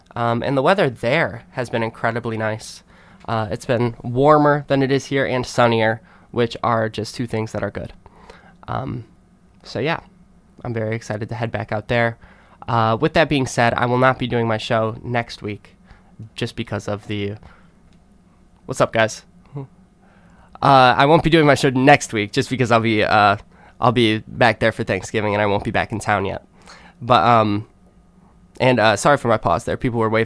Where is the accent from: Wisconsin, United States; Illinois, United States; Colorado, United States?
Illinois, United States; Back where I'm in my hometown in Illinois, it doesn't get that way too often.